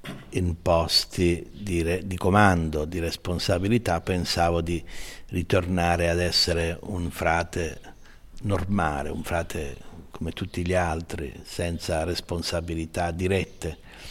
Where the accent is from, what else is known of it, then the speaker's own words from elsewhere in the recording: Monte Sant'Angelo, Apulia, Italy; nel mio paese natale, Monte Sant'Angelo, c'era una comunità francescana e io sono stato battezzato nella chiesa di San Francesco di Monte Sant'Angelo.